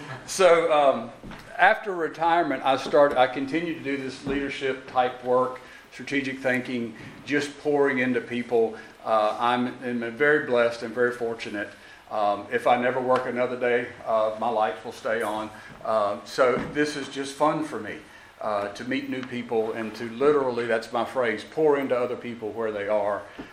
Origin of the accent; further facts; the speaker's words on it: Williston, South Carolina, United States; I'm a South Carolinian. I am from Aiken, South Carolina. That's actually not true because I'm from somewhere much smaller than that, near Aiken, but nobody, very few people know where Williston, South Carolina is.